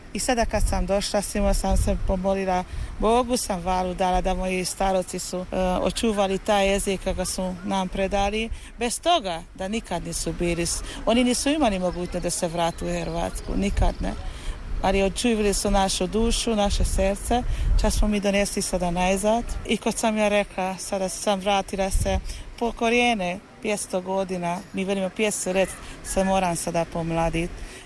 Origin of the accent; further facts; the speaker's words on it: Csepreg, Vas, Hungary; ja se ufam da će se i narodit kod nas u Čepregu jedan put jedan Hrvat ko se zajubi va naše lipe divojke